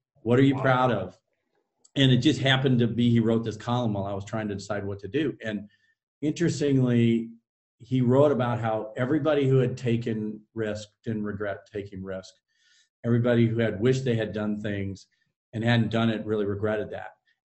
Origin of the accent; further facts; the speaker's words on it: Midwest, United States; You mentioned we're both from the Midwest. And so when I say this, I'm sure it'll resonate.